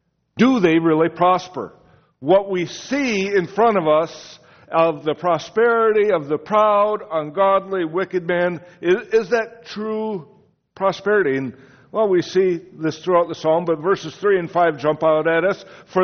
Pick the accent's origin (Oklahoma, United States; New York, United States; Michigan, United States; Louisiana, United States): Michigan, United States; I hail from Michigan.